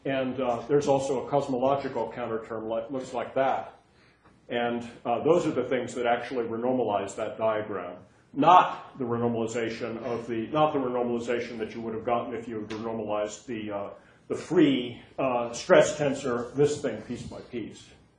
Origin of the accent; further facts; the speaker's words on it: United States; Oh, first off, look, as an American, I can't tolerate this.